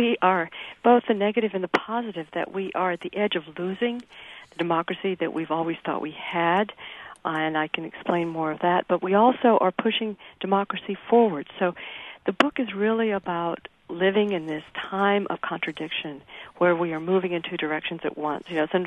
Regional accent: Fort Worth, Texas, United States; I grew up in Cowtown, Fort Worth, Texas. Drove by the stockyards.

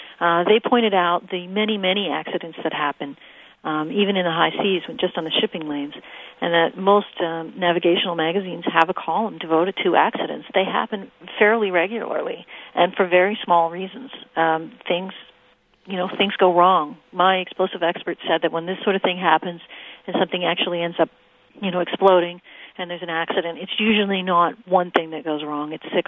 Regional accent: Halifax, Nova Scotia, Canada; I mean, growing up in Halifax

